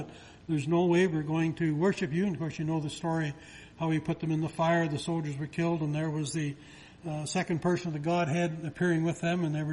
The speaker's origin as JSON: {"language": "English", "town": "Toronto", "region": "Ontario", "country": "Canada", "tie": "born or raised there", "said": "I was raised in Toronto."}